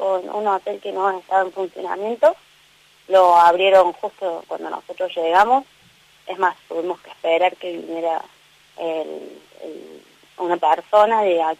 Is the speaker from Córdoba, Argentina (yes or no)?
yes; Córdoba, Argentina; nosotros somos de Córdoba Capital